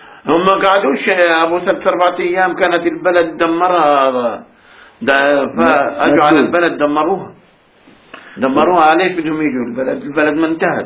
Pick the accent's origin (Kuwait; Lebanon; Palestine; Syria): Palestine; Jaffa; moved away; also born or lived in Kafr Qasim; لما طلعت من يافا قعدت في كفر قاسم